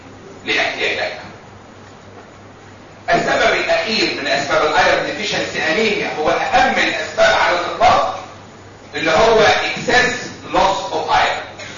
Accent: Egypt; ما زالت موجوده عندنا في مصر في بعض الاماكن الريفيه

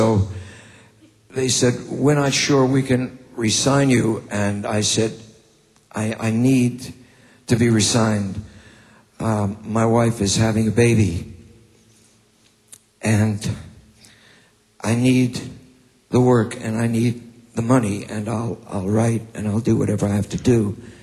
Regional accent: Brooklyn, New York, United States; I'm a kid from Brooklyn, New York. I never thought I'd get out of Brooklyn. I'm very provincial. I didn't get out of Brooklyn until I went to see a Broadway show when I was 16 years old.

